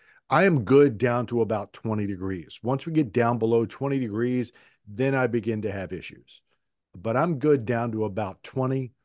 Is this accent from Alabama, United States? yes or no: no; Virginia, United States; This also reminds me of an English teacher I had in high school growing up in Virginia.